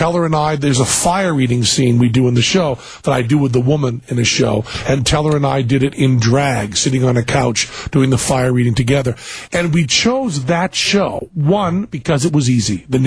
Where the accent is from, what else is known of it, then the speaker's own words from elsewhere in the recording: United States; also born or lived in New York; even though I'm an American, even though I was moved by it